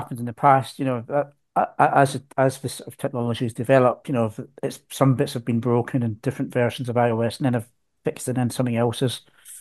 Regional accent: Scotland, United Kingdom; accent: Scottish; it's pretty accurate even for my Scottish accent.

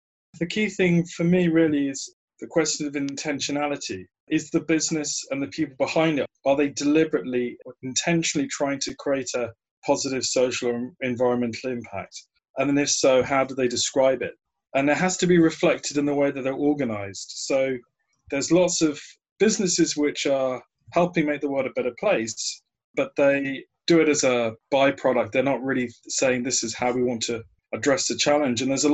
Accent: England, United Kingdom; born there; So I'm from the family of Italian immigrants. My father's Italian, my mother is English. I was born in England, but my father and my grandfather, they started life in Puglia in southern Italy

